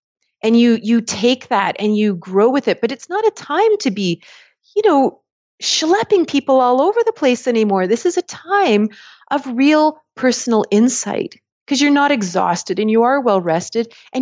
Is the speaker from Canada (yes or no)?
yes; Toronto, Ontario, Canada; I grew up in Toronto, went to Waterloo, studied math.